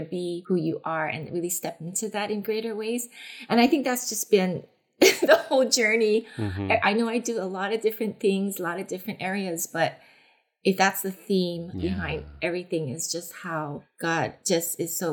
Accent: Honolulu, Hawaii, United States; Well, I grew up in a Asian Japanese family, grew up and born and raised in Honolulu, Hawaii.

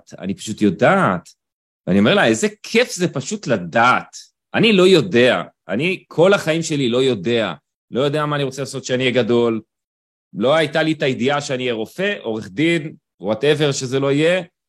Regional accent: Eilot, Southern District, Israel; אני גדלתי בבית, קיבוצניקי, אפרופו, אני גדלתי באילות, ליד אילת.

